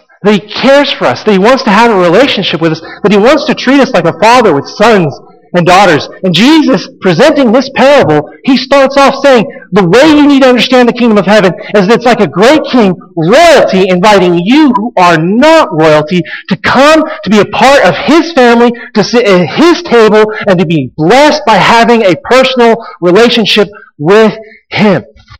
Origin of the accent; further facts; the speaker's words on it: Texas, United States; as a young boy growing up in Texas, what, you wanted to go dancing?